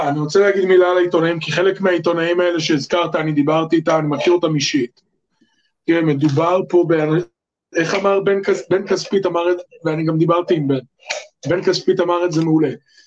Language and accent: Hebrew; United States; באמת, אני אומר לכם כאמריקאי.